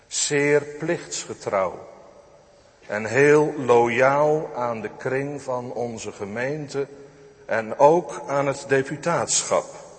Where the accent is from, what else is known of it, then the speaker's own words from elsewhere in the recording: Netherlands; Voor ons als Hollanders